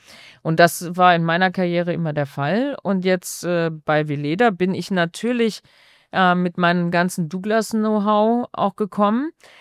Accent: Bad Neuenahr, Rhineland-Palatinate, Germany; hatte damals das Headquarter in meiner Heimatstadt, in Bad Neuenahr.

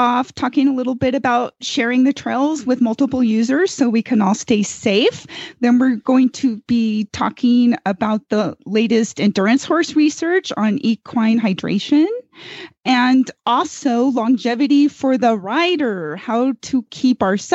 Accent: Gardnerville, Nevada, United States; from Gardnerville, Nevada

